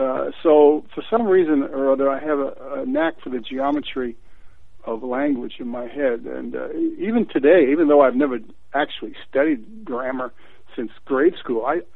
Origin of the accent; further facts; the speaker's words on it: Keene, New Hampshire, United States; I came back from graduate school at Stanford to my hometown of Keene so my wife could finish her education.